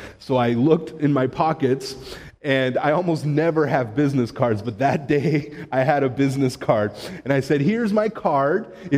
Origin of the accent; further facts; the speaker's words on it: Massachusetts, United States; I grew up in Massachusetts, and I know that Boston accent.